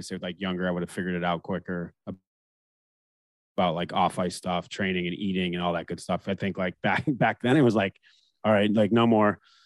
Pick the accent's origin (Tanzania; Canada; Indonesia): Canada; And I even being American, I grew up in Canada, right?